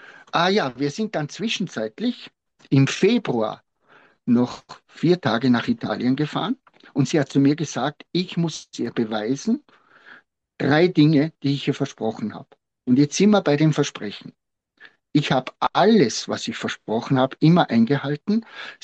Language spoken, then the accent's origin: German; Tyrol, Austria; Wie halt bei uns in Tirol, wir reden da ein bisschen lockerer.